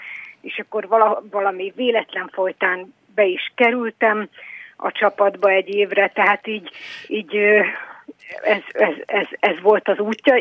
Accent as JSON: {"language": "Hungarian", "region": "Budapest", "country": "Hungary", "tie": "born or raised there", "also_born_or_lived": "Dej, Romania", "said": "én is még Dézsen születtem, de 4 éves voltam, amikor áttelepültünk"}